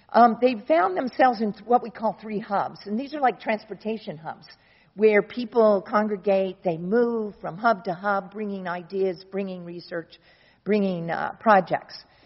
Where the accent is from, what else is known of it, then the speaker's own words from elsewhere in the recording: Florida, United States; moved away; I came from Florida originally 20 years ago